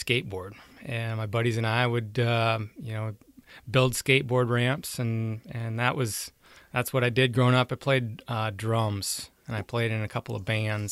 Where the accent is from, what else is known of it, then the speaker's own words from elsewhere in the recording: Sioux City, Iowa, United States; Yeah, I grew up here in Sioux City. Graduated from North High in 91.